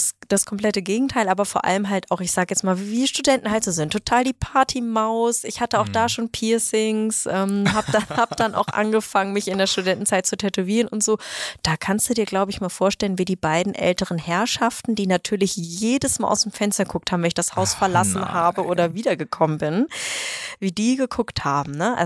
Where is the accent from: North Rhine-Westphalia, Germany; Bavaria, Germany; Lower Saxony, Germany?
Lower Saxony, Germany; Hanover; moved away; Aus Hannover.